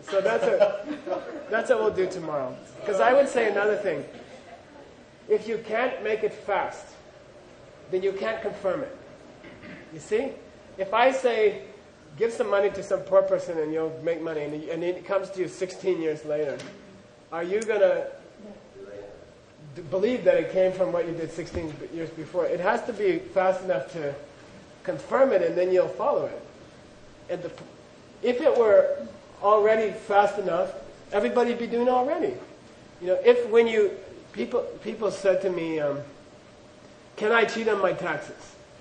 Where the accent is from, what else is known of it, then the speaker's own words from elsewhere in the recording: United States; Rinpoche, you know, I'm American.